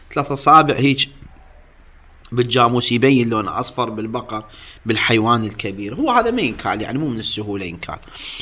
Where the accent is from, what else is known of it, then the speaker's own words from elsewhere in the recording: Iraq; احنا عندنا في العراق مع الاسف، مو بس في العراق لعله في بلدان اخرى هم شفت في مصر انا، اصلا يتسابقون على اكلها.